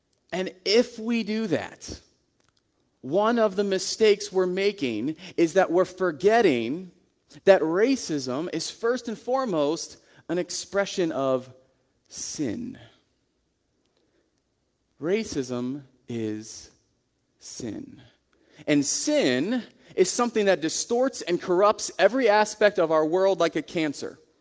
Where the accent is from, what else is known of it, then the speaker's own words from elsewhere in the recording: Waynesburg, Pennsylvania, United States; I grew up in Waynesburg, down in Greene County